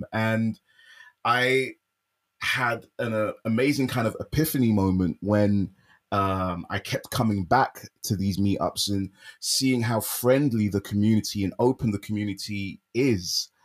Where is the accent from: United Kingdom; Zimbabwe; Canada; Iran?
United Kingdom; London; And being from London, being born and raised in London, I'm really privileged that there is still such a huge developer hub here in the city.